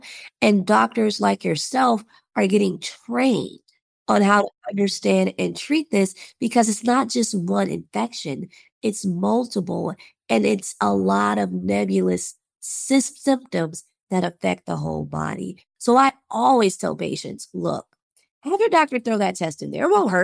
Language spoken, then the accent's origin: English; Detroit, Michigan, United States; I'm from Detroit, you know, quote unquote, there are no ticks there.